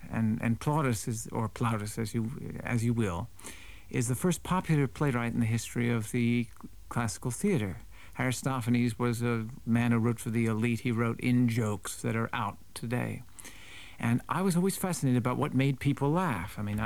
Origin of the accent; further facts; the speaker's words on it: United States; I'm an American after all, so I would say immediately Neil Simon.